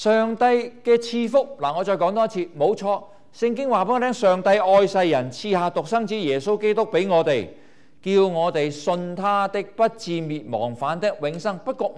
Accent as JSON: {"language": "Cantonese", "region": "Guangdong", "country": "China", "said": "我们中国人或者广东人有这样的说话"}